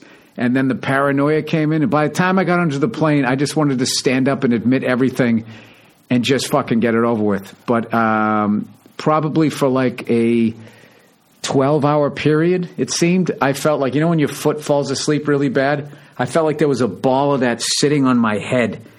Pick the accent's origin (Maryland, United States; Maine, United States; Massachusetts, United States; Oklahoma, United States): Massachusetts, United States; The suburbs of Boston.